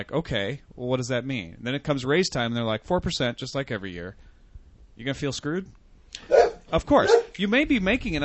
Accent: Canada; We are Canadian, after all.

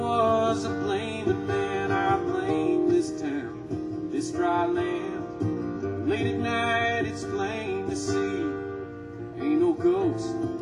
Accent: Colorado, United States; my mom used to make us these egg and olive sandwiches, and I grew up in Colorado

